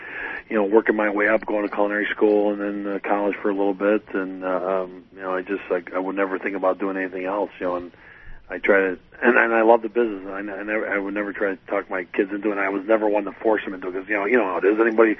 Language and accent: English; New Orleans, Louisiana, United States; I'm from New Orleans. I'm next a New Orleanian and stuff like that.